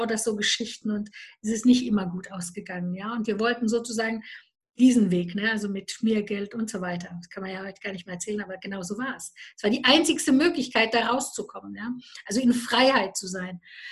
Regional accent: Romania; German is a second language; now in Germany; wir sind aus Rumänien ausgewandert, also wir haben uns freigekauft, das war auch ganz abenteuerlich

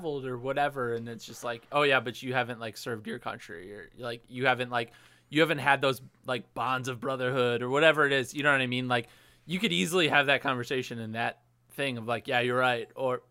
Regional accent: Midwest, United States; we're all like from the Midwest, like mostly white people at this college who have like had similar backgrounds.

